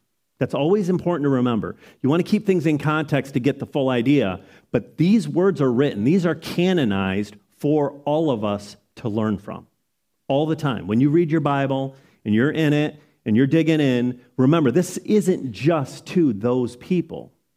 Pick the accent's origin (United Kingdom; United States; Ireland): United States; I'm an American, and therefore I'm a Christian.